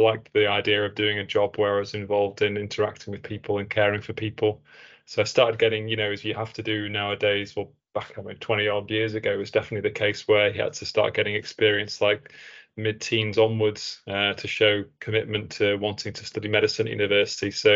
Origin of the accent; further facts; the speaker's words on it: East Midlands, United Kingdom; Grew up over in Lincolnshire. So over in Lincolnshire, I went to school in Hull and then went to university in Sheffield for medical school.